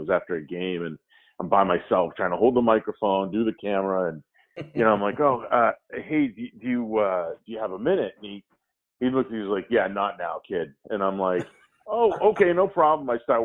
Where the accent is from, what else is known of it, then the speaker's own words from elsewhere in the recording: Abington, Massachusetts, United States; I'm from the South Shore. I'm from Abington, actually, originally.